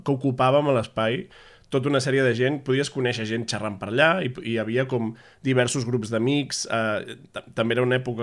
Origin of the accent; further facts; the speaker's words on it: Badalona, Catalonia, Spain; jo sóc de Badalona, i Badalona, tot i que és una ciutat molt propera a Barcelona, en viu força d'esquenes